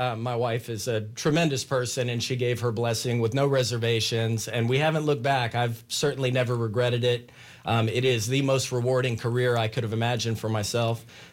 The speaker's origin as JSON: {"language": "English", "region": "Texas", "country": "United States", "tie": "born or raised there", "said": "So I had an interest in teaching and coaching from a really young age, but I grew up in Texas."}